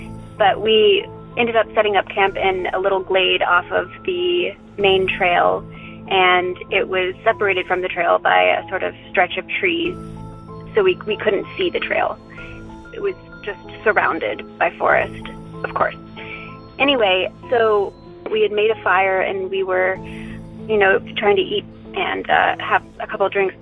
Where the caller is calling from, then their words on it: North Carolina, United States; Hi, Derek. … I'm calling from Western North Carolina.